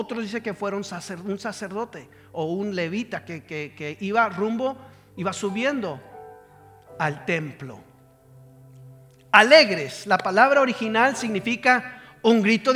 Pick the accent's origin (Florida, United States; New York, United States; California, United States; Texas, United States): Texas, United States; McAllen; Yo soy del área de McAllen, Texas. ¿Alguien de McAllen, del Valle, por decirlo así?